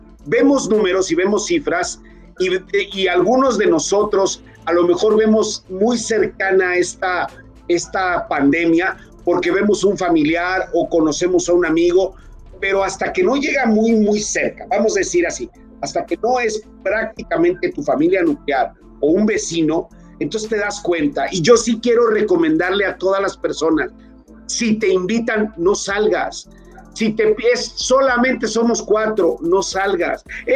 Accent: Mexico; lo que yo espero es que como mexicanos y como personas que pensamos

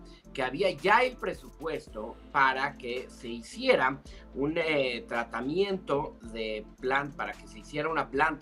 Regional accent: Mexico City, Mexico; yo soy de la Ciudad de México

